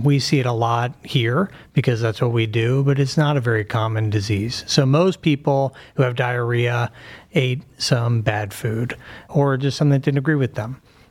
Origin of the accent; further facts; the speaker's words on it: Pittsburgh, Pennsylvania, United States; now in Cleveland, United States; Grew up in Pittsburgh, and Cleveland was always an athletic rival, but, you know, stay true to the Steelers, no offense.